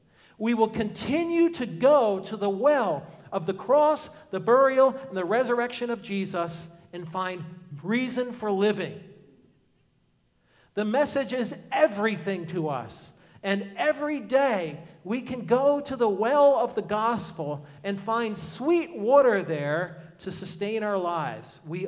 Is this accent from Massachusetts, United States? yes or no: no; Manahawkin, New Jersey, United States; I'm like, yeah, I'm from Manahawkin. He says, did you go to Southern Regional High School? I'm like, yeah, I went to Southern Regional High School.